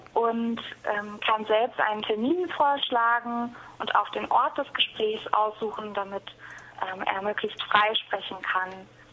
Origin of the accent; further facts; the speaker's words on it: Marburg, Hesse, Germany; Ich komme aus Marburg, bin Masterstudentin dort der Religionswissenschaft